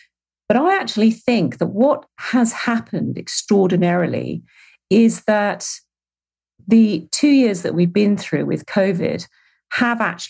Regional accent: United Kingdom; I am British, funnily enough.

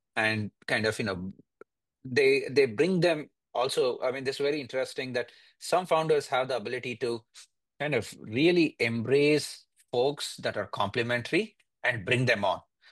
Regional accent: India; moved away as an adult; now in United States; So I was born and raised in India, did my education and engineering, electrical engineering over back in India, and came here as soon as I finished my undergrad to do my master's at University of Maryland.

